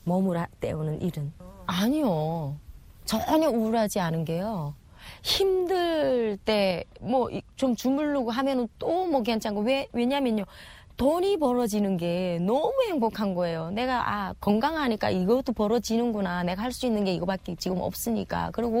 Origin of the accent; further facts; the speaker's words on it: North Korea; 저는 북한에서 온 사람이고 아무것도 모르니까